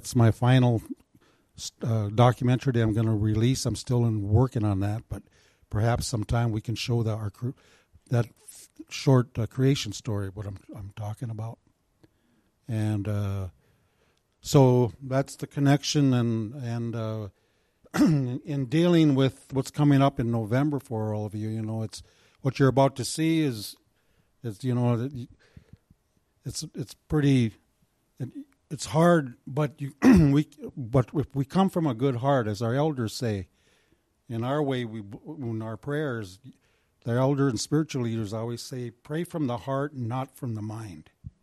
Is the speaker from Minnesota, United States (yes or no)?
yes; Minnesota, United States; We have several sacred sites here. I'm from the Bede Wakantua Band, the Mittawakanen Band, and our origin here for our band, there's four bands in our Dakota, with our Dakota people